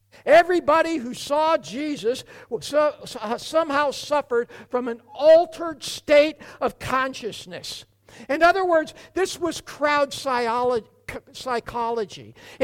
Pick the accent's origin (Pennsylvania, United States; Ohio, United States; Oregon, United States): Oregon, United States; who set up a commune about 150 miles east of where I grew up in North Central Oregon.